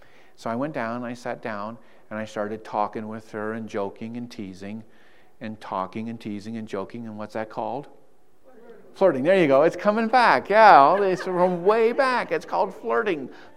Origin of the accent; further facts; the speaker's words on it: Cheyenne, Wyoming, United States; now in Rapid City, United States; Actually, I live in Rapid City, but I grew up in Cheyenne, Wyoming. Cheyenne. So I'm actually Wyoming.